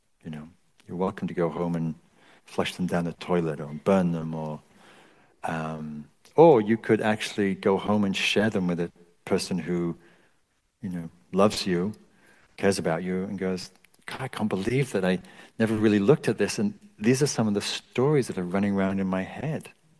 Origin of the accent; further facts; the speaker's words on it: England, United Kingdom; I grew up in England, critical culture.